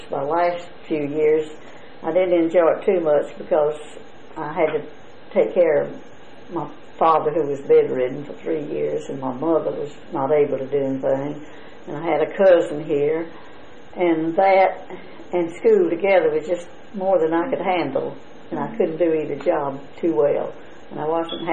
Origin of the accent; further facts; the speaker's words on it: Ragland, Alabama, United States; And I was born in Ragland at home. And Dr. Brown was my doctor.